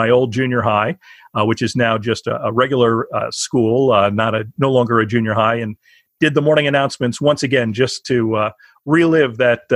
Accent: Cranford, New Jersey, United States; I grew up in Cranford, New Jersey.

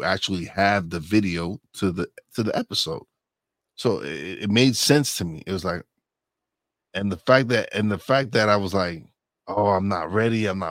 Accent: Brooklyn, New York, United States; Because I'm like, man, I would have never, I'm a kid from Brooklyn. I don't know celebrities like that.

